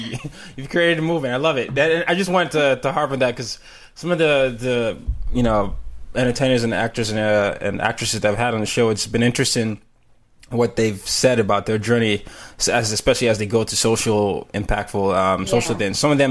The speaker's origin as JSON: {"language": "English", "country": "Nigeria", "lives_now": "United States", "said": "I have to go through that because I'm Nigerian"}